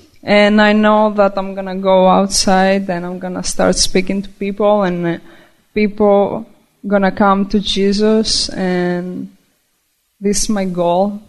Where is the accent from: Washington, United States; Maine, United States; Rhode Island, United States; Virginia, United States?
Washington, United States; Vancouver; I'm from Vancouver, Washington, too.